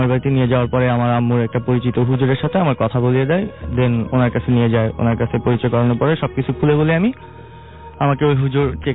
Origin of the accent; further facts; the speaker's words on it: Chandpur, Chittagong Division, Bangladesh; আমার দেশের বাড়ি, আমার গ্রামের বাড়ি চাঁদপুরে।